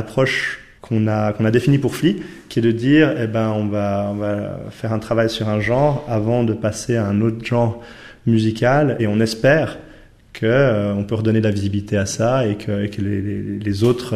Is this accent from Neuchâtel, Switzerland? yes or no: yes; Neuchâtel, Switzerland; on voulait aussi avoir une composante neuchâteloise, parce qu'on est, on est neuchâtelois